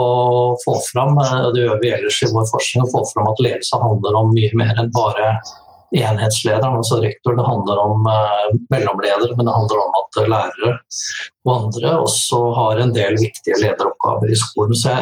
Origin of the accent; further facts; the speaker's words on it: United States; Norwegian is a second language; now in Norway; Så jeg født og vokst opp i USA, bodde i Norge siden 1979.